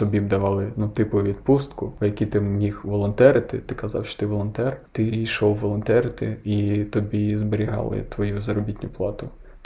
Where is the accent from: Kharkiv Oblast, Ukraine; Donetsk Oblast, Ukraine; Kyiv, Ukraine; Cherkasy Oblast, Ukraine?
Kharkiv Oblast, Ukraine; Kharkiv; Вибачте, я з Харкова, я замускалений.